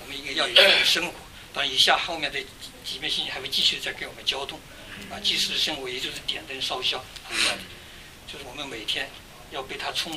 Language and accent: Chinese; China; 我们都是生在新社会，然后在中国，长在红旗下，我们都被文化，我们的文化所构成。